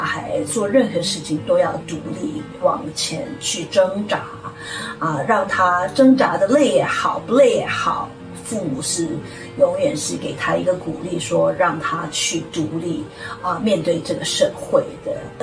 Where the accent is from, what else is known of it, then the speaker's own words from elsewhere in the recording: South Korea; Chinese is a second language; 因为我在韩国成长的时候也是一样，是我们住在一个房间，加上我父母，因为韩国是榻榻米，所以你睡在地上的